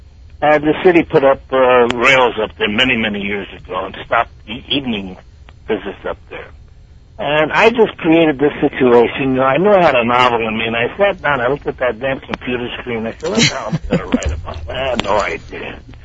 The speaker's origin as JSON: {"language": "English", "town": "New Haven", "region": "Connecticut", "country": "United States", "moved": "yes", "said": "Well, East Rock, because I'm from New Haven, Connecticut. I've been down here 55 years, though, but I'm from New Haven, Connecticut."}